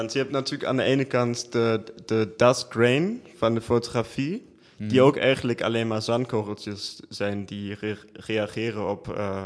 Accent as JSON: {"language": "Dutch", "country": "Germany", "tie": "born or raised there", "also_born_or_lived": "Amsterdam / Berlin", "lives_now": "Netherlands", "said": "Ja, ik ben in Duitsland opgegroeid, maar ik heb wel een Nederlands eindexamen. Dus ik op een gegeven moment naar Amsterdam verhuisd en heb daar mijn school afgemaakt."}